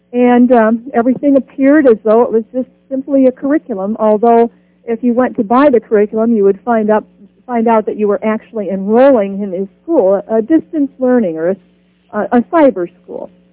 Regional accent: Iowa, United States; now in Ohio, United States; I'm from Iowa. I'm living in the state of Ohio now.

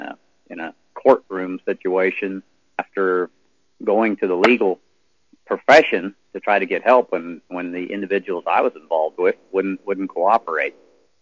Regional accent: Tennessee, United States; I'm from Tennessee. I live in Tennessee.

